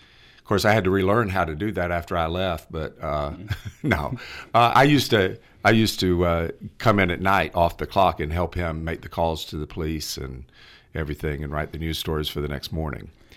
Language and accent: English; Carrollton, United States; Yes, I did. Yeah, Carrollton, from the second grade on through on Carrollton City Public Schools, and graduated in 1975 from Carrollton